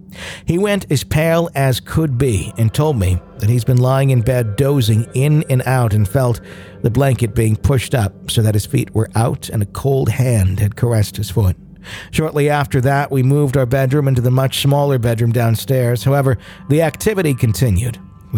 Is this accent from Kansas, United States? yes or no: no; Ohio, United States; born there; now in Massachusetts, United States